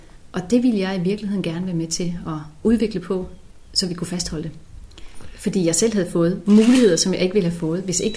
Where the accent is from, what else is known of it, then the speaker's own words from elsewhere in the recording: Søndersø, Region of Southern Denmark, Denmark; jeg stillede op på Fyn, fordi jeg kom fra Fyn, jeg voksede op på Fyn. Og ikke bare på Fyn, jeg voksede op i Søndersø, som en del af den hedengangne Otterup-kredsen.